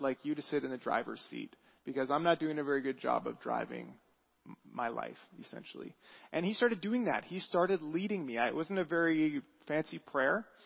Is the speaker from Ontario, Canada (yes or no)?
yes; Burlington, Ontario, Canada; also born or lived in Hamilton / Sarnia; I was born and raised in Burlington, Ontario, and I ended up moving to Sarnia to be closer to my dad and my stepmom, which is another part of southern Ontario.